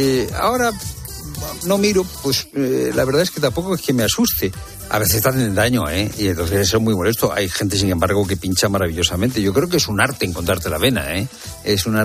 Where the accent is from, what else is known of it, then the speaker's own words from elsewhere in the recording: Córdoba, Andalusia, Spain; En la casa que vivía yo cuando era pequeño en Córdoba